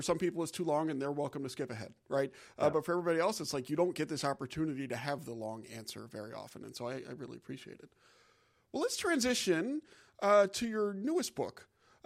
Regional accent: New Orleans, Louisiana, United States; I'm from New Orleans, so I've been drinking sewage my whole life.

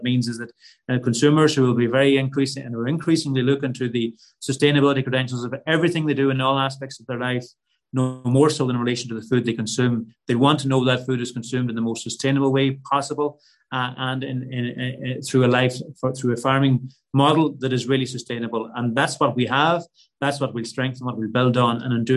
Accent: Ireland; maintaining livestock production, beef production, the production of milk protein as the centre of what we do as Irish farmers, because we do that better than anyone else in the world.

